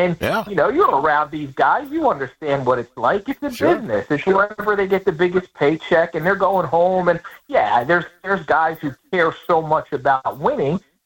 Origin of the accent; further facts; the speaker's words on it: Philadelphia, Pennsylvania, United States; You know, I grew up in South Philly, and I know a little bit of what that can look like and what the life is and the lifestyle.